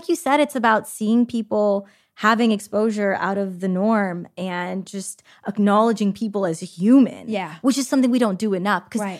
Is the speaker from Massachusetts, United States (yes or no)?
no; California, United States; I grew up in the Bay.